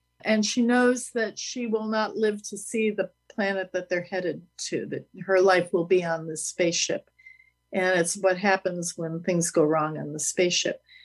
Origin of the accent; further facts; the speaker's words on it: New Hampshire, United States; I'm Emily's mom. And I'm here for Thanksgiving with Emily. I'm from New Hampshire, where Emily grew up.